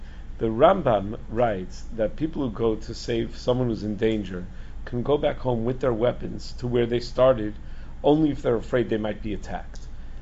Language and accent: English; New York, United States; I'm assuming, you know, I'm from the Five Towns.